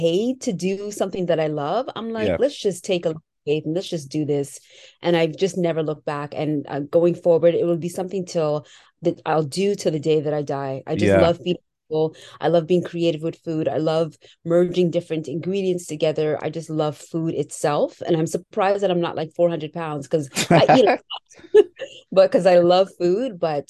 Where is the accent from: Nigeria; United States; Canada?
Canada; just growing up in the city, actually, my best friend is Asian and, you know, being born Canadian and then West Indian parents.